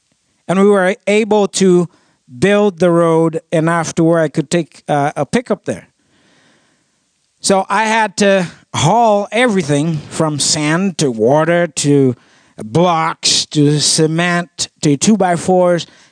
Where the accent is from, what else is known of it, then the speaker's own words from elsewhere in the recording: Tricot, Haiti; In Haiti, where I grew up in Tricot, there are many challenges to overcome.